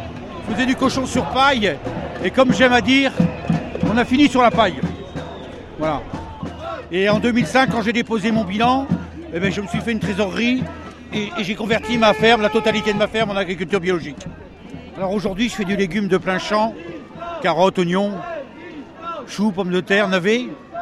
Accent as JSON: {"language": "French", "region": "Hauts-de-France", "country": "France", "said": "Moi, je viens du Pas-de-Calais. Moi, je suis paysan, hein."}